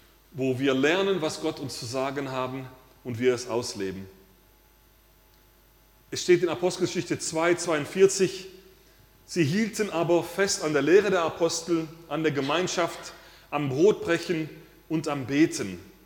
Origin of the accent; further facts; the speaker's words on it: Switzerland; Für diejenigen, die als Schweizer im Ausland gewohnt haben, ich glaube, das sind die, die am meisten den 1. August feiern. Zumindest war es bei uns so.